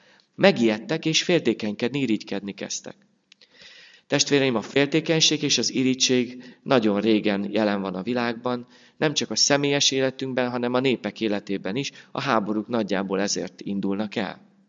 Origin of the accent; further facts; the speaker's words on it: Budapest, Hungary; korábbi gyülekezetemben, ahol felnőttem és 7 évig lelkipásztorként szolgáltam, külső Kelenföldön